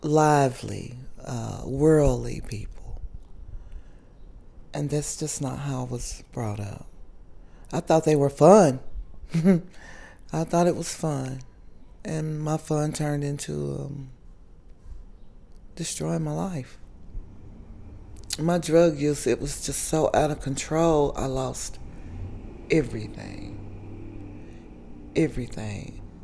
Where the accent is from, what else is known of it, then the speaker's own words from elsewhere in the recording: Knoxville, Tennessee, United States; I grew up here in Knoxville, Tennessee.